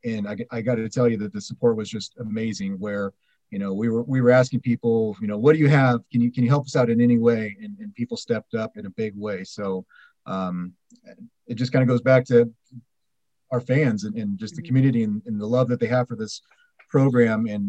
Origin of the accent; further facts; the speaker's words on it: Eureka, California, United States; born and raised in Eureka, went to St. Bernard's, went to college.